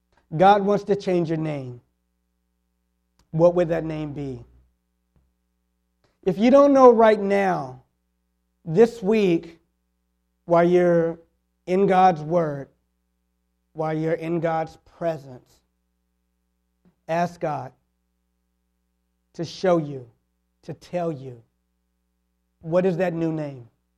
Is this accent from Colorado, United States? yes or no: no; Washington, District of Columbia, United States; I'm from Washington, D.C. And some of my friends growing up